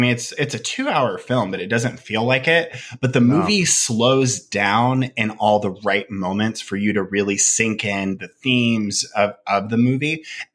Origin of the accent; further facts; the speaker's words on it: California, United States; No disrespect intended on us, our pronunciations. But, you know, we are two Californian boys.